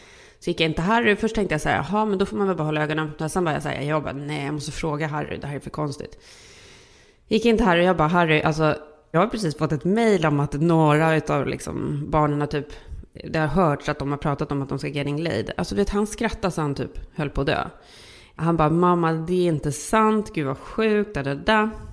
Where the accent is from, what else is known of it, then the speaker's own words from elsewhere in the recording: Sweden; vi är ju svenskar